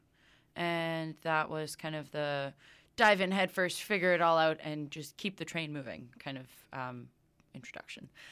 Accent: Canada; also born or lived in Iran; So I was born in Iran. I moved to Canada with my family when I was about 5.

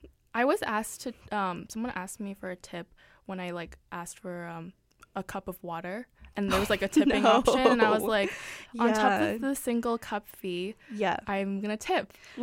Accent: North Carolina, United States; Yeah, I'm from North Carolina, US.

